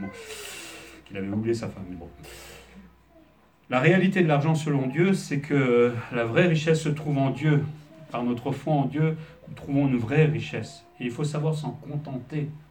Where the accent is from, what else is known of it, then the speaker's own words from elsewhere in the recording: France; Et on est Français. Hein. On est dans le lot.